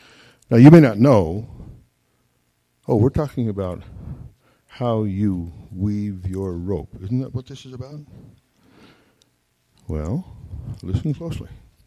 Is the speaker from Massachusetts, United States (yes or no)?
no; Star Valley, Wyoming, United States; I was raised in Star Valley, Wyoming. When you still couldn't get out of the valley in the winter because it was snowed in.